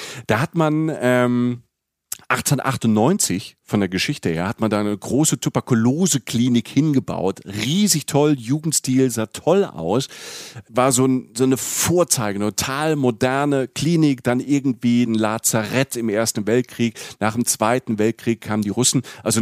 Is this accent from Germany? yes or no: yes; Rhineland-Palatinate, Germany; ich bin in Rapsfeldern auch groß geworden, in der Pfalz